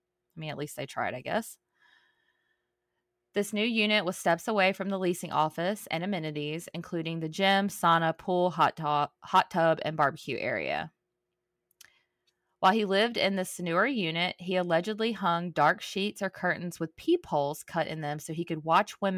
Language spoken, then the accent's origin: English; East Coast, United States; I am originally from the East Coast. People in the Bay Area are just different sometimes.